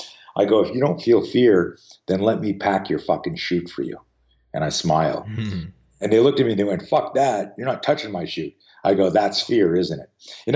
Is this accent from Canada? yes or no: yes; Canada; I grew up on skis. So I grew up in Canada.